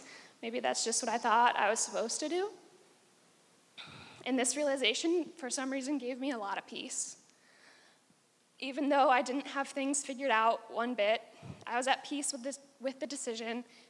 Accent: Indiana, United States; I'm like from Indiana. There's like a ton of schools where you could study any of the things that I studied.

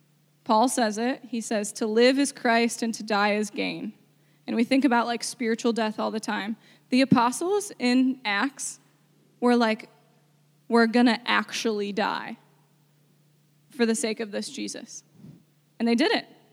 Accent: Cleveland, Ohio, United States; I am from Cleveland, people.

